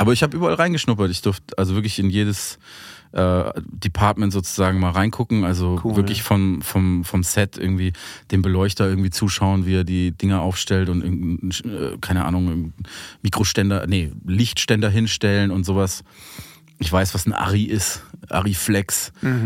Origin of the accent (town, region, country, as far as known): Munich, Bavaria, Germany; born or raised there